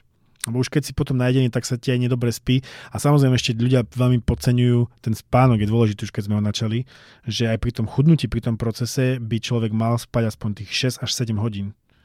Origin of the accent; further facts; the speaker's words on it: Žilina Region, Slovakia; Ja som z Oravy, takže mňa tam vždy zasobujú hovädzinou